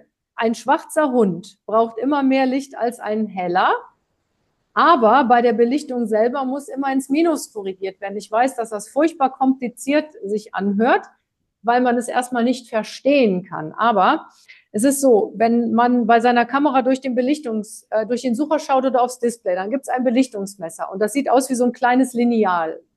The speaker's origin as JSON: {"language": "German", "town": "Cologne", "region": "North Rhine-Westphalia", "country": "Germany", "tie": "born there", "said": "Ich bin ja in Köln geboren"}